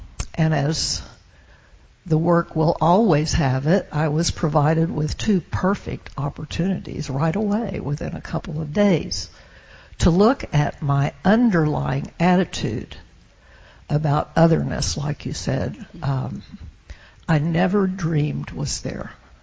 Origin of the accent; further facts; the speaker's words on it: the South, United States; I grew up in the South, and someone of my particular age, I had to stop and remember what it was like growing up and the atmosphere that I grew up in.